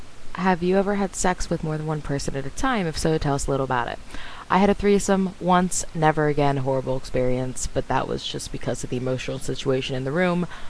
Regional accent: United States; she's British and I'm American, and our voices are very different.

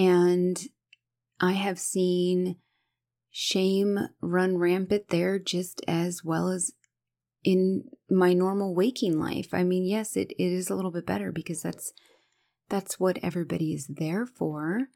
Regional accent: the South, United States; And as a young woman growing up in the South

